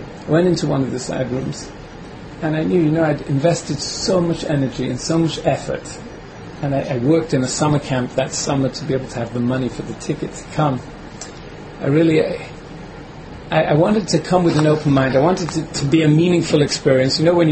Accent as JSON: {"language": "English", "town": "Manchester", "region": "North West England", "country": "United Kingdom", "tie": "born or raised there", "also_born_or_lived": "United States", "said": "I grew up here in England, in Manchester. Went on to yeshivas in America."}